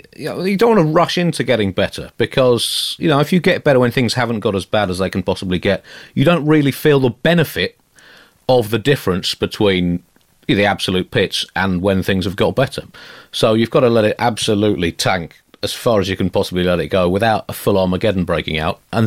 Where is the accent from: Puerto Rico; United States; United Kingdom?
United Kingdom; now in India; the slight imperial baggage that I have as a British person in India